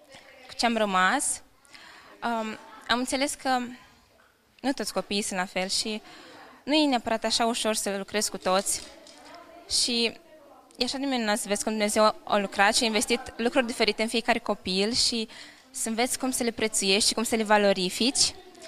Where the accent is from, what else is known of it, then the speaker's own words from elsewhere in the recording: Suceava, Suceava County, Romania; sunt din Suceava.